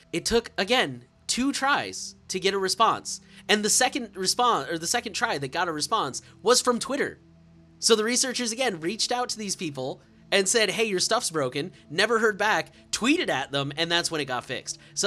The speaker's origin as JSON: {"language": "English", "country": "United States", "said": "remember, I'm American"}